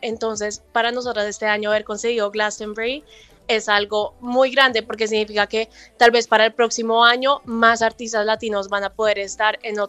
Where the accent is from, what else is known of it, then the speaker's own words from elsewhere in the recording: Bogotá, Bogotá Capital District, Colombia; moved away; also born or lived in London; yo crecí en Bogotá y me empezó a gustar mucho el rock, me fui a Londres pensando que allá iba a poder conectarme con esa esencia del rock